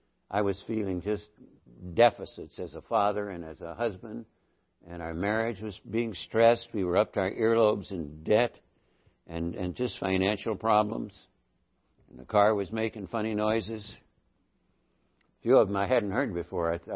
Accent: Deep South, United States; now in California; I grew up in the Deep South, and when we moved to California, we were pretty much suburbanites

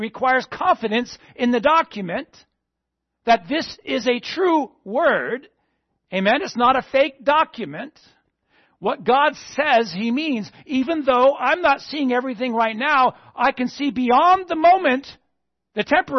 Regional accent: East Coast, United States; I'm from the East Coast, so.

